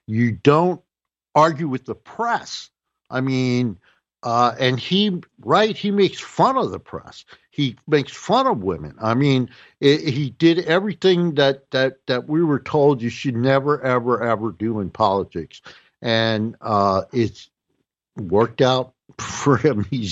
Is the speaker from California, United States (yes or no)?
no; New Jersey, United States; some politician from my home state of New Jersey